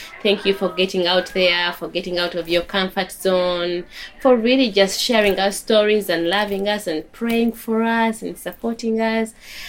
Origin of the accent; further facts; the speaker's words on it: Uganda; from Uganda.